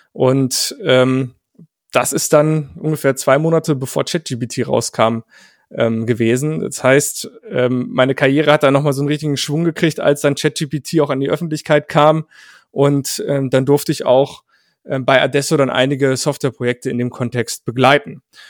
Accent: Paderborn, North Rhine-Westphalia, Germany; in Paderborn, da wo ich herkomme

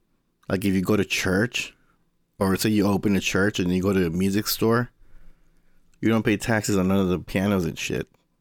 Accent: Houston, Texas, United States; I thought regular, I'm from Houston, Texas, right? That place is still illegal.

